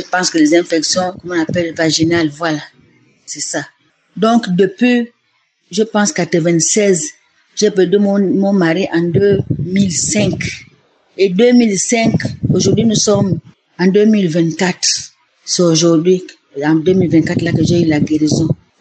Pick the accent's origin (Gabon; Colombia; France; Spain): Gabon; Je suis une Gabonaise, une maman de 68 ans. Je vis au Gabon.